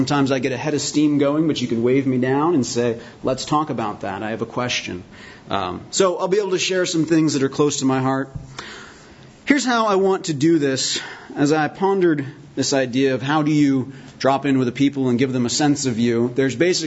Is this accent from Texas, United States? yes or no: no; Poulsbo, Washington, United States; also born or lived in Bremerton; I was born in Bremerton, and I was raised in Paulsboro, Washington. I'm a graduate of North Kitsap High School, so this is very much my neck of the woods, as it were.